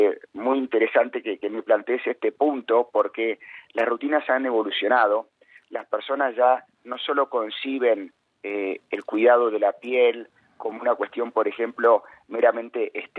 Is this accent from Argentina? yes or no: yes; Argentina; moved away as an adult; now in Mexico; soy argentino y vivo hace 3 años en México. Yo llegué el 7 de enero a México, el 7 de enero del 2020.